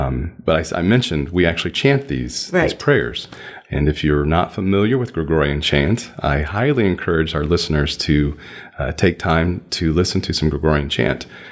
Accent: Indianapolis, Indiana, United States; I grew up in Indianapolis. I was a parishioner at a couple of different parishes in my lifetime before I left and entered this community.

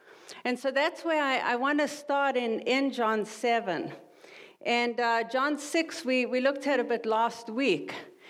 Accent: South Africa; I'm a missionary from South Africa.

